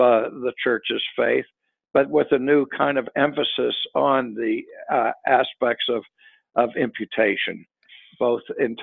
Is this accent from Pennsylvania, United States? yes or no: yes; Pittsburgh, Pennsylvania, United States; I was born in the South Hills of Pittsburgh. I went to Clareton High School, and our arch enemy was McKeesport.